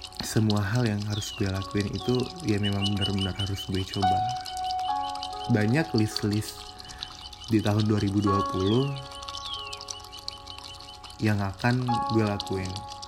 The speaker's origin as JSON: {"language": "Indonesian", "town": "Pekanbaru", "region": "Riau", "country": "Indonesia", "tie": "born or raised there", "said": "master plan rumah gue di Pekanbaru, kampung halaman gue tuh"}